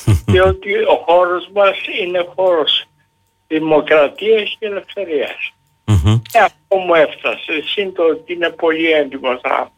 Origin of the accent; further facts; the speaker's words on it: Heraklion, Crete, Greece; Ειλικρινά για την πόλη μου. Γιατί έχω κάνει, όπως ξέρετε, ήδη πολλά με ιδιωτική πρωτοβουλία, με συνεργασία με το Δήμο Ηρακλείου.